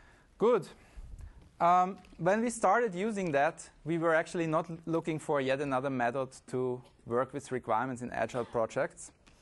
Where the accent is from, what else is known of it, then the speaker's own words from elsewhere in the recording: Vienna, Austria; English is a second language; I'm from Austria, in Vienna.